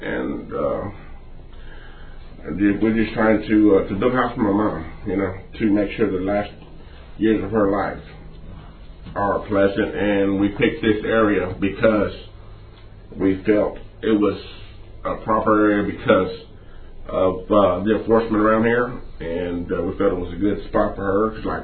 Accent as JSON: {"language": "English", "region": "Texas", "country": "United States", "lives_now": "Atlanta, United States", "said": "I'm from actually I'm from Bankhouse, Texas. I've been living in Atlanta, Georgia for the past 28 years."}